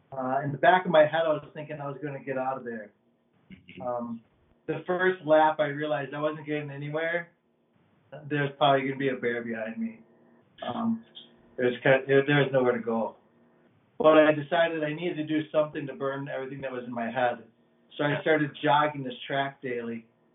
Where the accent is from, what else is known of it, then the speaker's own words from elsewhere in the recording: Oneida, United States; As a little kid, I grew up in Oneida, up on the reservation. And we didn't have bikes.